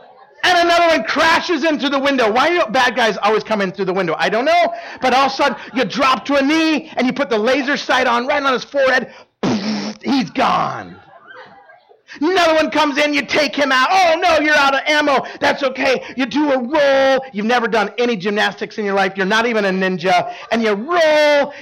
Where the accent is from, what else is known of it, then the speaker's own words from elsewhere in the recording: Idaho, United States; I grew up in Idaho. And so it was actually a little bit easier, smaller states.